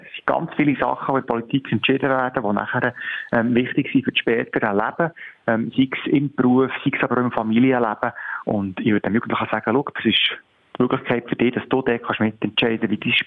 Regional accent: Bern, Switzerland; Ich komme aus der Stadt Bern, bin 40 und für die SP im Grossrat.

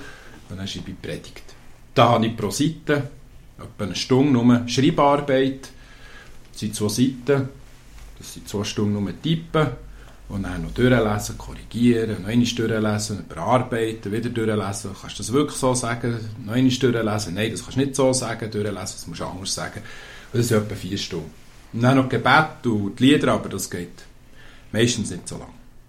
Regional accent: Spiez, Bern, Switzerland; also born or lived in Engadin; now in Kerzers, Switzerland; Ich wohne jetzt 9 Jahre, also ich wohne 9 Jahre zu Kerzers. Vorher war ich 2 Jahre im Engadin und noch vorher zu Bern und aufgewachsen bin ich in Spiez.

